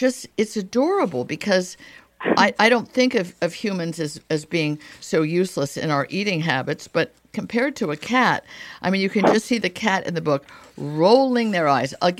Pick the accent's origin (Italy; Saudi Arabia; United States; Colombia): Italy; Rome, Lazio; I grew up in Italy, in Rome, yeah, where you are now, and lived there numerous times throughout my life as a little girl, as a teenager, and then multiple times as an adult.